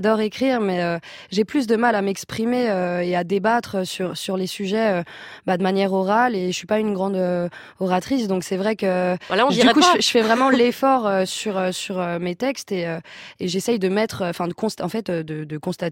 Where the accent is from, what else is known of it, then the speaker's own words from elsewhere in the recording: Auvergne-Rhône-Alpes, France; Ouais, je suis né en Suisse, mais juste à côté, le pays de Gex.